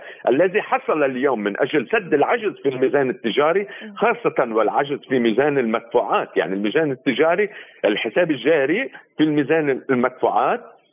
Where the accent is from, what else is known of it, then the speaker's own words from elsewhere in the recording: Lebanon; أنا كإنسان لبناني، أنا غير أني دكتور، أنا مهندس وأتعاطى في القطاع الخاص